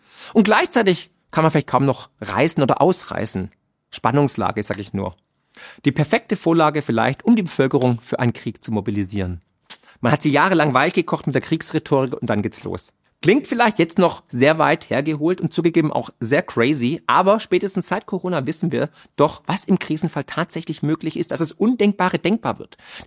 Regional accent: Baden-Württemberg, Germany; Mein Rat ist als Schwabe natürlich

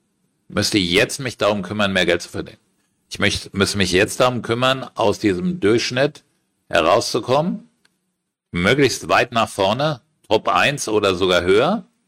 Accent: Frankfurt, Hesse, Germany; Ich war in Frankfurt, meiner Heimatstadt

